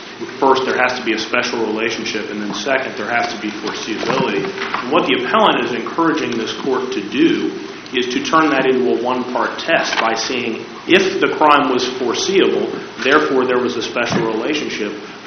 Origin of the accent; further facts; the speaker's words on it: Harrisonburg, Virginia, United States; I'm an attorney from Harrisonburg, Virginia